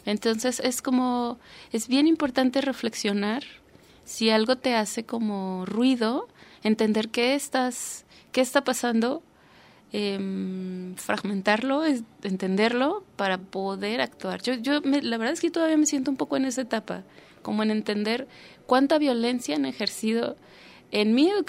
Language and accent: Spanish; Mexico; Hay cosas que me cuestan mucho trabajo de nosotros como mexicanos, pero me da mucho orgullo también como el país